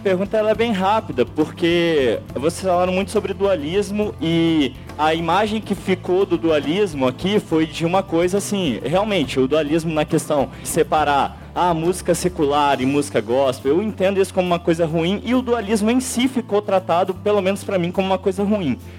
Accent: Vila Velha, Espírito Santo, Brazil; eu sou do Espírito Santo, lá de Vila Velha.

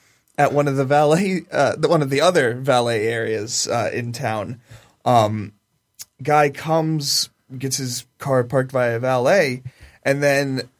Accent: Ohio, United States; That's never happened to me. I'm from Ohio, and I don't know if there's any safety laws like

